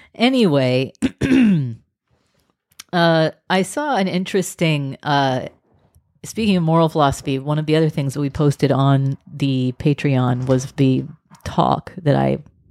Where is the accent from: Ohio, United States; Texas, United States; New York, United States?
Texas, United States; a white American who's from this region in the United States, which is my culture. Like I'm Texan. We're Texan people. We come from Texas. That's kind of our culture.